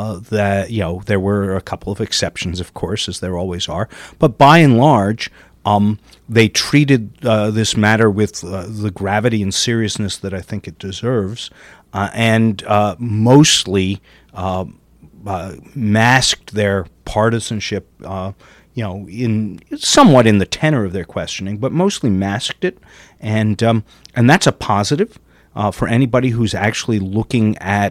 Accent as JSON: {"language": "English", "region": "New York", "country": "United States", "said": "You guys are making a mountain out of a molehill, and I'm from New York."}